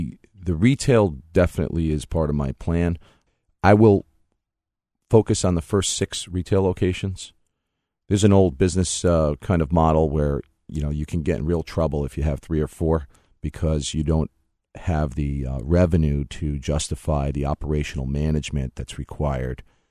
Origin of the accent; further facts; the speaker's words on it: West Warwick, Rhode Island, United States; I'm looking at my hometown of West Warwick.